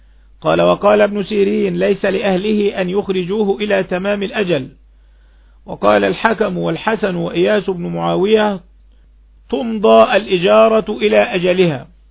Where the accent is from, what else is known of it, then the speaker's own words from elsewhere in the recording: Egypt; وهذا معروف عندنا في مصر في الأرياف إن المزارع بياخد الأرض بنصف الزرع